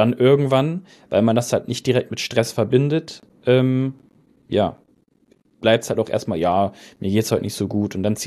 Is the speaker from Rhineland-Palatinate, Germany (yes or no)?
no; Bremen, Germany; weil er kommt aus Hannover, ich komme aus Bremen